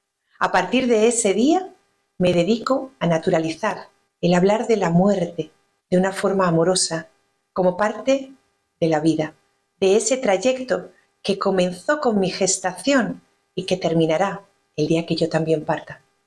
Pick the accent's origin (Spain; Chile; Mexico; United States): Spain; born there; Soy española de nacimiento y colombiana de corazón. Vivo en la región de Murcia, en Los Urrutias, un pueblecito pequeñito al lado del Mar Menor.